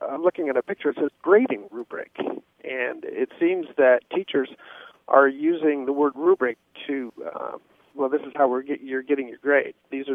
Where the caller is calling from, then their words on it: Kokomo, Indiana, United States; I'm calling from Kokomo, Indiana.